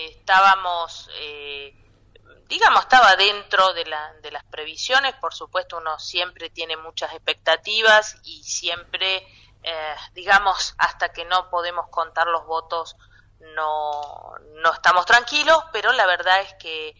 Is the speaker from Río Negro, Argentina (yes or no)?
yes; San Carlos de Bariloche, Río Negro, Argentina; born there; yo nací en San Carlos de Bariloche y toda mi transcurso por función pública lo hice desde esa ciudad